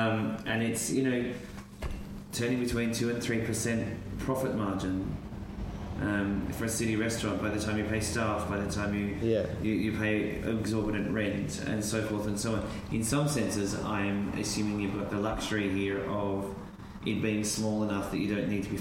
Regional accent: Australia; Yeah, snakes don't really like the river. I grew up on the Murray River.

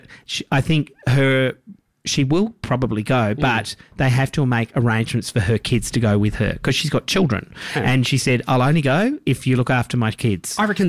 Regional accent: Tasmania, Australia; Well, that's my old stomping ground. I'm from Tasmania.

